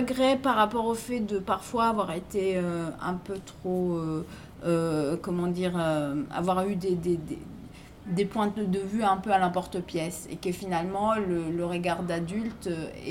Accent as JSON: {"language": "French", "town": "Milan", "region": "Lombardy", "country": "Italy", "tie": "born there", "said": "Moi, je suis née en 76 à Milan."}